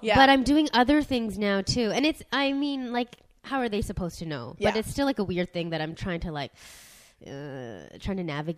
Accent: Burnaby, British Columbia, Canada; And I grew up mostly in Burnaby. Okay, and a lot of my friends were like me. They were like Asian Canadian kids.

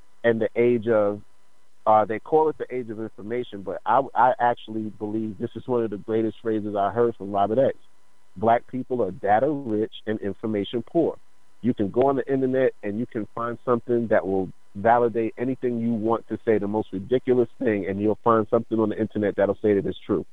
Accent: Trinidad & Tobago; I'm from Trinidad and Tobago.

